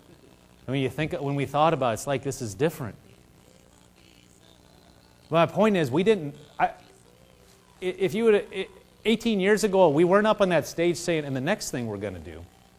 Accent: Nebraska, United States; also born or lived in Massachusetts; I grew up in Nebraska. And Shelly came to live there.

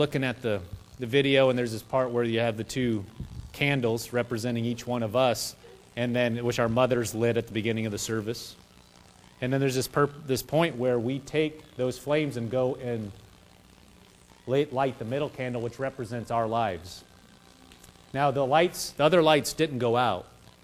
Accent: Nebraska, United States; also born or lived in Massachusetts; I grew up in Nebraska. And Shelly came to live there.

